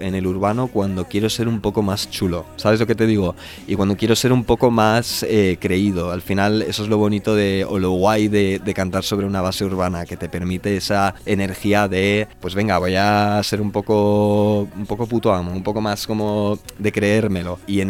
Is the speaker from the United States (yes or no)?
yes; Atlanta, Georgia, United States; now in Spain; Yo nací en Atlanta, en Georgia, y bueno, vengo de una familia completamente española, pero me crié ahí